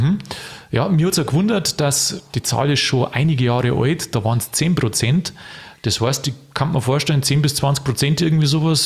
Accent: Bavaria, Germany; Also ich darf wirklich da in meine Heimat, darf nach Niederbayern fahren.

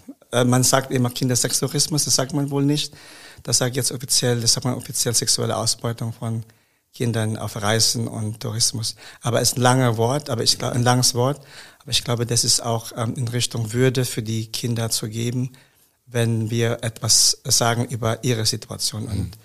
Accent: Olongapo, Central Luzon, Philippines; German is a second language; now in Germany; ich bin aufgewachsen in Olongapussy, die wir auch paradiesisch befindet. Das ist, wie gesagt, geprägt von Prostitution.

